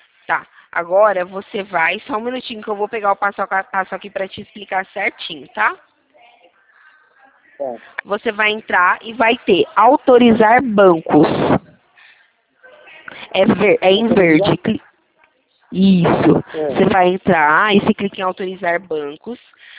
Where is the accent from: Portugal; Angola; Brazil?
Brazil; Santa Bárbara d'Oeste, São Paulo; Eu sou aqui de Santa Bárbara do Oeste, no interior de São Paulo.